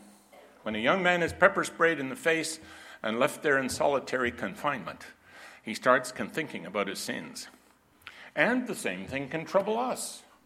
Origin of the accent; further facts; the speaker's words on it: Canada; You know, I'm a Canadian.